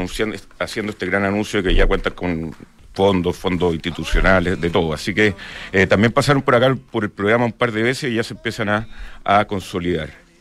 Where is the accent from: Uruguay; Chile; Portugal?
Chile; como chileno